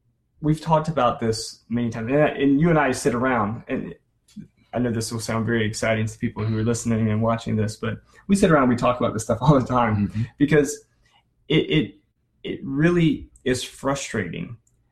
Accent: the South, United States; you know, I grew up in the South, and so it was always yes, sir, yes, ma'am.

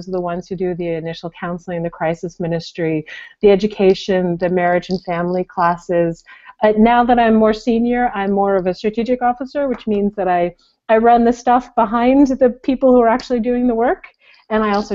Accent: Bethesda, Maryland, United States; I'm from Bethesda.

